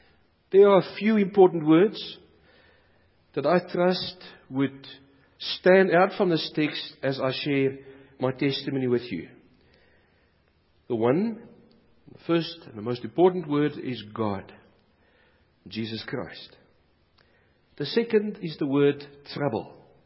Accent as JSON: {"language": "English", "country": "Zambia", "tie": "born there", "said": "I was born in Zambia in 1968"}